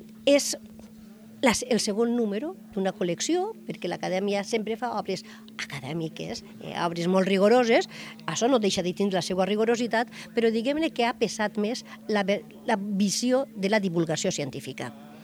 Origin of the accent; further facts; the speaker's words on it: Santa Pola, Valencian Community, Spain; som de Santa Pola, estem a Vinaròs, i les nostres terres estan banyades per la mateixa mar i parlem la mateixa llengua, però també parlem diverses varietats.